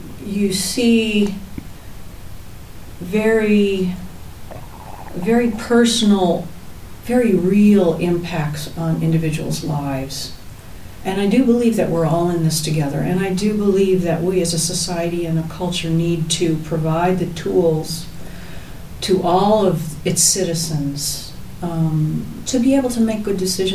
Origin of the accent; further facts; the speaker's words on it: Midwest, United States; also born or lived in Tucson, United States; I'm originally from the Midwest, so the Sonoran Desert was just an exotic thing of beauty to me.